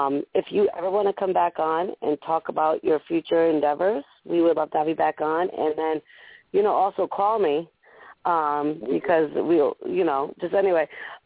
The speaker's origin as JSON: {"language": "English", "town": "Boston", "region": "Massachusetts", "country": "United States", "accent": "Boston", "said": "I think Jeremy was digging me through via phone and via my Boston accent."}